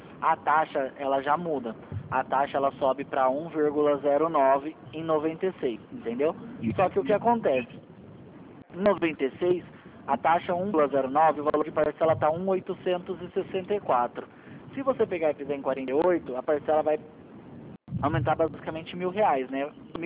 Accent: São Paulo, Brazil; Eu não sou de Brasília, eu sou aqui de São Paulo

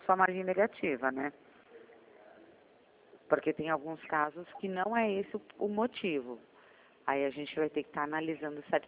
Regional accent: Sorocaba, São Paulo, Brazil; Eu sou de Sorocaba.

